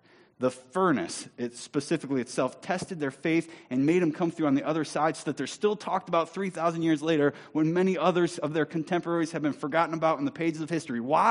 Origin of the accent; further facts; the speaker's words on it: Wellington, Ohio, United States; I'm from Lorain County. We grew up in a fair town. Lorain County, Wellington itself, is the house seat of the Lorain County Fair. Second largest fair in Ohio, I might add, huh? I grew up in Lorain County